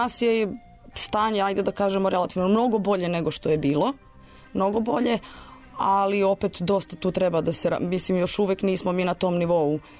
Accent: Belgrade, Serbia; now in Aranđelovac, Serbia; Ja sam bila Beograđanka u Aranđelovcu.

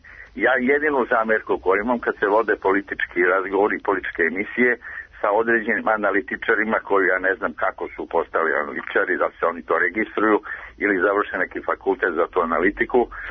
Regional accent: Serbia; ja sam Srbin, to niti se hvalim, niti krijem

